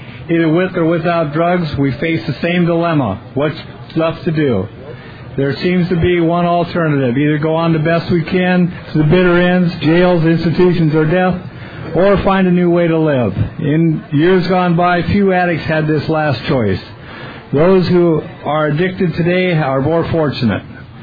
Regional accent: Marysville, Washington, United States; I'm an addict from Marysville, Washington.

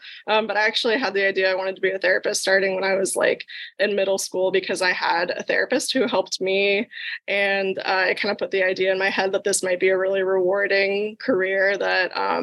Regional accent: Arizona, United States; Yeah, so I grew up here in the Valley, and I did consider other in-state schools, out-of-state schools, and I liked the idea of still being somewhat close to home

